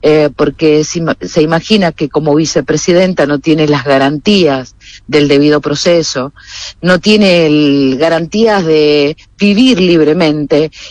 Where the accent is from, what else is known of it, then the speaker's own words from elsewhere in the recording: Argentina; como argentinos y argentinas que somos